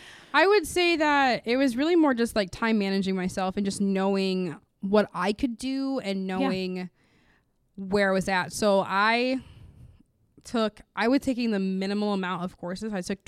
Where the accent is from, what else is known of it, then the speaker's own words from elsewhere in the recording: Grand Rapids, Michigan, United States; I grew up in Grand Rapids. I went to school in Grand Rapids.